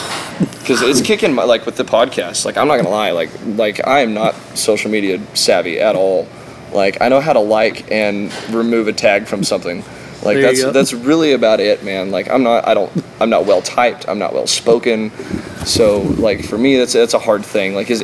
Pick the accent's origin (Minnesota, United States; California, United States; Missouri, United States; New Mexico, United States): New Mexico, United States; See, I grew up in the Hondo Valley in New Mexico, out in the middle of fucking nowhere. That seems to be where I'm from and probably where I'm going to wind up eventually.